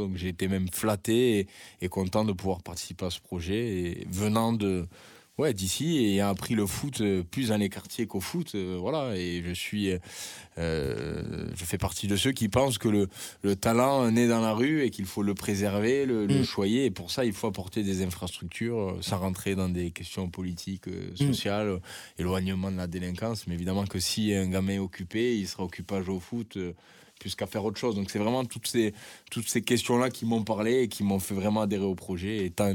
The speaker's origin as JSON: {"language": "French", "town": "Montauban", "region": "Occitanie", "country": "France", "lives_now": "Paris, France", "said": "moi, je suis originaire de Montauban. Voilà, je vis la semaine à Paris et le week-end"}